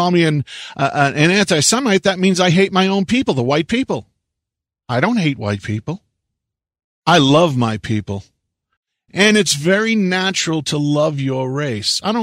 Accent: United States; I remember growing up in America, and it was primarily my own kind.

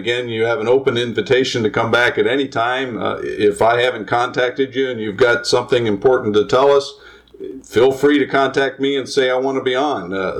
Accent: Northern US, United States; born there; also born or lived in Southern US; I have worked in the South quite a bit of my life. I was born in the North, but I've worked a lot of time in the South

